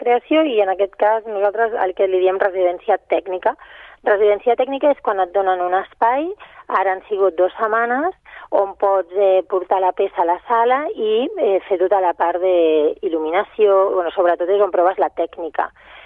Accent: Catalonia, Spain; que la Iris i jo som d'aquí, som catalanes.

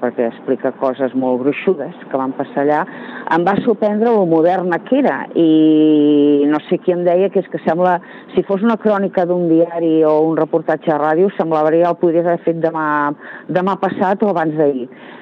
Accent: Girona, Catalonia, Spain; born there; also born or lived in Sabadell; soc nascuda a Girona, tot i que he viscut 17 anys a Sabadell, hi ha molta gent que es pensa que soc de Sabadell, i en certa manera en soc, però el cas és que el carnet d'identitat posa a Girona.

